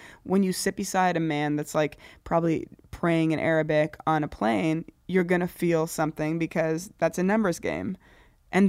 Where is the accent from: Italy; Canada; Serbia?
Canada; now in United States; Look, as a Canadian moving to this country.